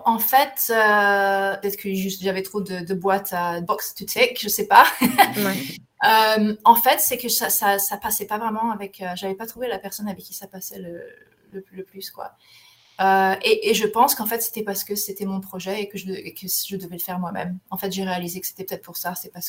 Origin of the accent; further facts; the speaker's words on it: France; Et oui, je viens de France aussi.